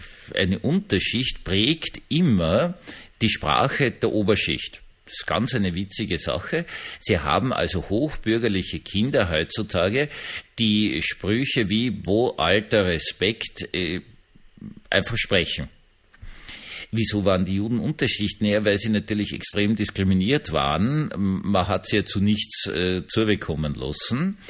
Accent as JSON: {"language": "German", "region": "Vienna", "country": "Austria", "tie": "born or raised there", "said": "ich bin ja in Wien aufgewachsen"}